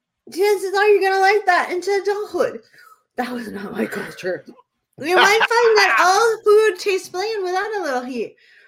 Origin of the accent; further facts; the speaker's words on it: New Hampshire, United States; It's not my fault that I grew up in New Hampshire.